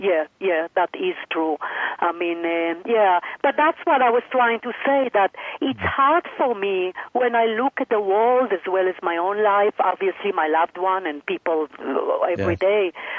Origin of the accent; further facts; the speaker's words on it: Israel; Of course, I am from Israel, so of course I educate myself as what's going on with my country, with Iran.